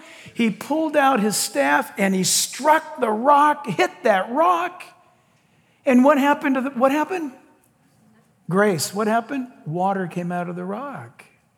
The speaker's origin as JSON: {"language": "English", "region": "California", "country": "United States", "said": "Listen, I for one, I'm from California and I've already voted."}